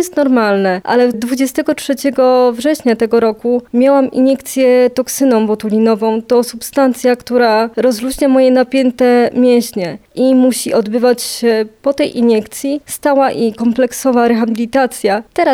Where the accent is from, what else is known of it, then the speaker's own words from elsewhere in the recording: Pomeranian Voivodeship, Poland; Nie, pochodzę spod Słupska.